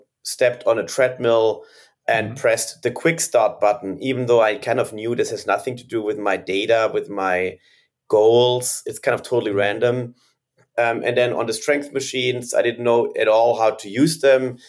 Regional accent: Germany; moved away as an adult; now in United States; So I was born and raised in Germany. I played a lot of soccer, but I never saw the gym from inside. Then I moved to the United States for my studies.

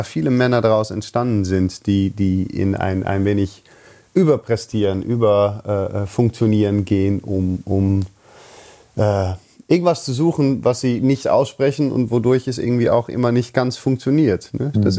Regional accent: Netherlands; ich bin halt Holländer.

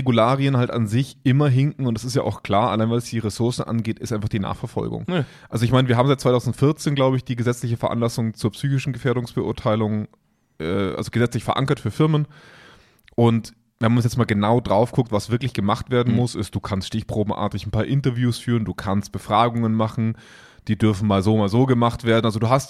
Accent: Germany; Und ich bin so als Deutscher, als Mitteleuropäer ja immer so in diesem Zwiespalt zwischen freie Wirtschaft

